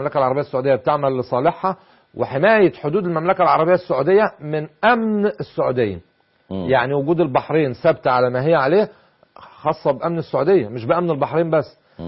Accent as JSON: {"language": "Arabic", "country": "Egypt", "said": "حتى لو انا كمصري عمري ما اعمل لمصلحة دولة غير بلدي."}